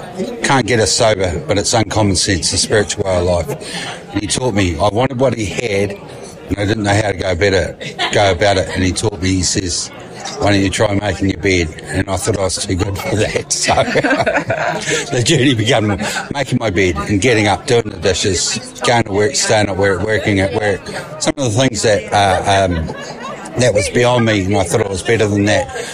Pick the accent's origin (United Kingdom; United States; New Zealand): New Zealand; Christchurch, Canterbury; Yeah. So anyway … alcoholic, and I'm from Christchurch